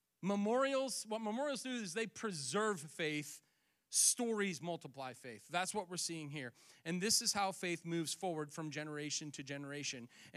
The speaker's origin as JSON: {"language": "English", "town": "Boston", "region": "Massachusetts", "country": "United States", "also_born_or_lived": "Triad, North Carolina", "moved": "as an adult", "said": "So many of you know I'm originally from Boston. Our whole married life, Miriam and I, we've lived here in the Triad."}